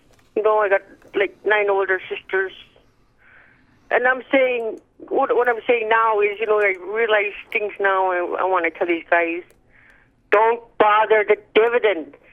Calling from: Nulato, Alaska, United States; from Nulato.

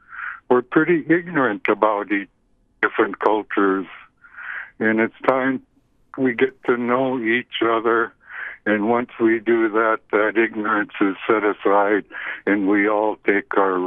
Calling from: Sitka, Alaska, United States; I'm from Sitka, Alaska. I'm very happy to live in a community where we just opened up a brand new library

